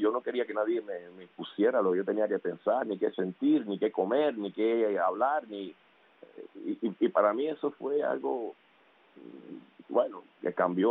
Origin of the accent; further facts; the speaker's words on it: Cuba; moved away; tú no viniste de Cuba, tú llevas aquí toda tu vida, ¿no? Y eso me molestaba porque decían, no, yo llegué de Cuba ahora mismo, ¿no? Y fue difícil, fue un momento de transición muy, fue algo muy feo para los que vinimos